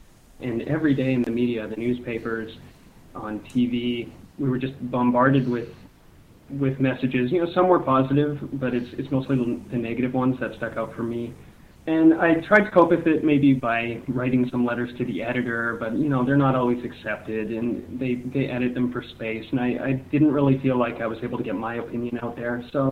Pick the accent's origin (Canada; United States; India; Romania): Canada; St. Albert, Alberta; I grew up in Alberta. It was a suburb of Edmonton, which is the capital of Alberta. The suburb's not the capital. St. Albert is where I grew up.